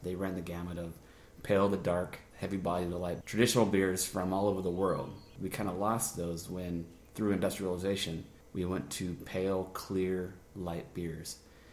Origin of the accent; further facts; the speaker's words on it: Oregon, United States; I grew up in Oregon.